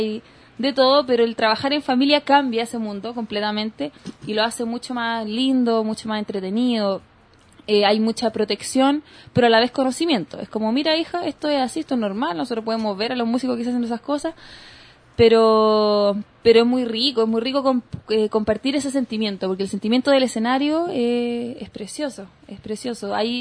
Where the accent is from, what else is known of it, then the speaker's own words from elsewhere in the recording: San Miguel, Santiago Metropolitan Region, Chile; born there; Así que nací en San Miguel, San Miguelina, con este escape que quizá tuvieron mis padres.